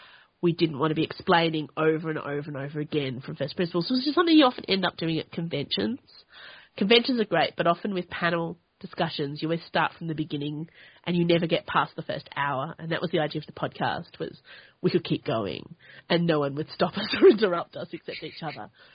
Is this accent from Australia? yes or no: yes; Australia; I'm Australian.